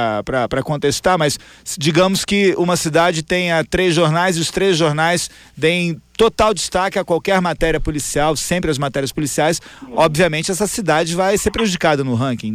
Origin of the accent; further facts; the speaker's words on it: Rio de Janeiro, Brazil; eu sou carioca, conheço, posso falar isso de cadeira